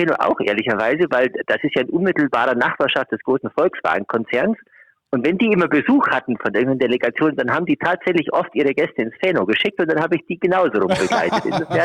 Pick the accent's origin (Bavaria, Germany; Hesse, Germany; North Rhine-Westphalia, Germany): Bavaria, Germany; Augsburg; born there; Also gebürtige Augsburger, also beide Schwaben, um genau zu sein.